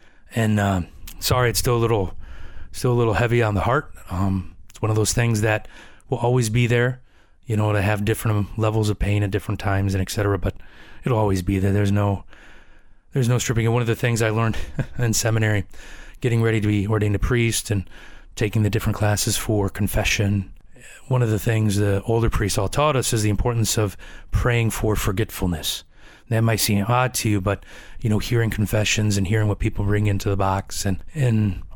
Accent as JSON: {"language": "English", "country": "United States", "said": "I'm from the United States, and I know there's a variety of people from around the world that listen to this"}